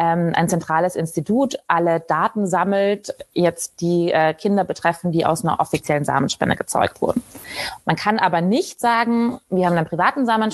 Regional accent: Austria; accent: Austrian; das war mein österreichischer Dialekt.

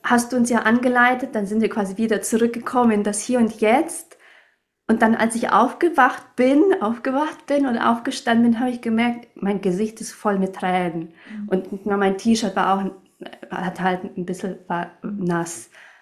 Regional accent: Romania; moved away; Ich komme ja aus Rumänien, also ich bin in Rumänien aufgewachsen

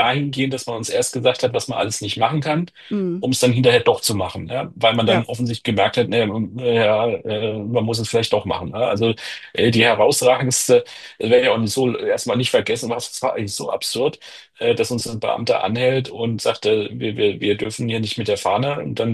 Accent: Germany

